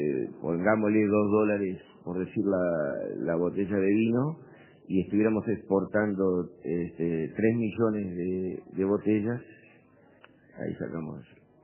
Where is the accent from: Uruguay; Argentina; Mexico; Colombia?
Uruguay